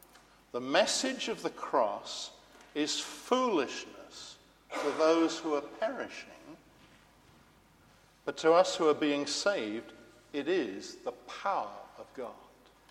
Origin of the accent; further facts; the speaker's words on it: England, United Kingdom; I have a very soft spot for Scotland. I grew up in England, but my grandmother is Scottish.